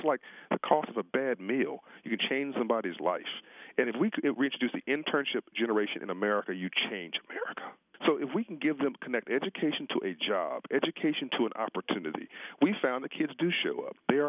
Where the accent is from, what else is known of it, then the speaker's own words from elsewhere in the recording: Compton, California, United States; When I was growing up in Compton, California, in South Central Los Angeles